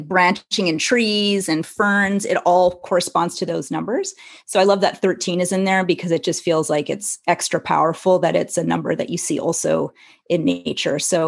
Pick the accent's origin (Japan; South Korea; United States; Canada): Canada; Montreal, Quebec; I grew up in Montreal.